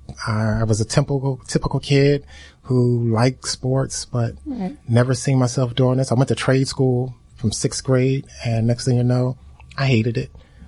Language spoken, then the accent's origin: English; Philadelphia, Pennsylvania, United States; I came up with the name of the company basically because I was homesick from Philadelphia. I grew up on a small block called Summer Street.